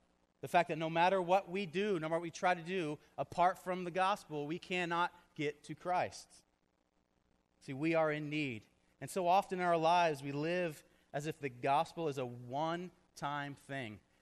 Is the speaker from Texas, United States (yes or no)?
yes; Texas, United States; I mean, I'm from Texas. I had like 45 minutes of homework a night, and I barely did that sometimes.